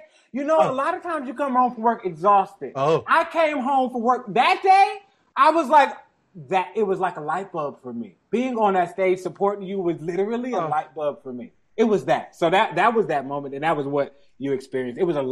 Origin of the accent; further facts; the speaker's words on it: Detroit, Michigan, United States; Lee's is what we call it in Detroit. I'm from Detroit